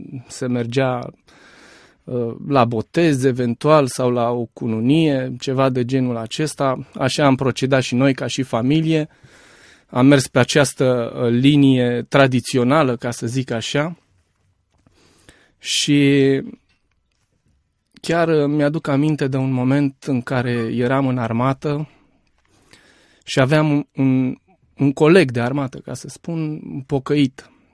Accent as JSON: {"language": "Romanian", "region": "Bucharest", "country": "Romania", "tie": "born or raised there", "said": "Sunt din București, am crescut în București și în continuare locuiesc în București."}